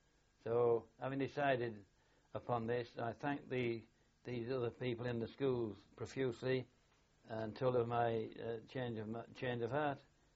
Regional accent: Hull, Yorkshire and the Humber, United Kingdom; I served with the Customs in Hull, my hometown, for the next 23 years.

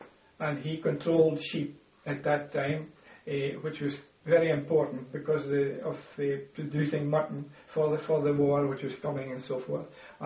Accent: Charleston, Scotland, United Kingdom; I was born in Charleston, Nick, just outside Aberdeen, on that date.

